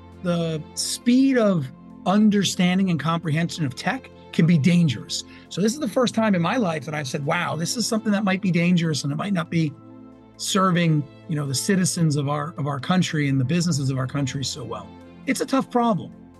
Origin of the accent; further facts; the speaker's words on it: Middletown, New Jersey, United States; My hometown, Middletown, New Jersey, we lost, I think, more people than any town in the country in 9/11.